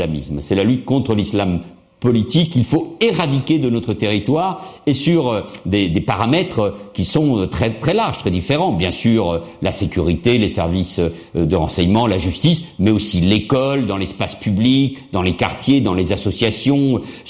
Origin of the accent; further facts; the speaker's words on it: France; moved away as an adult; now in Barcelona, Spain; J'ai exercé les plus hautes responsabilités en France, je suis français, je suis un patriote, je souffre quand je vois mon pays attaqué, j'ai changé de pays, je suis venu à Barcelone pour des raisons personnelles, intimes, qui ne regardent que moi